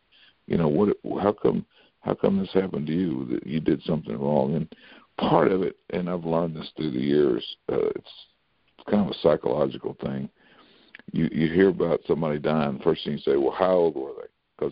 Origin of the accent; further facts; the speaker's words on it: the South, United States; You know, I'm from the South. If you hadn't seen any entertainment in church, you need to go to the South.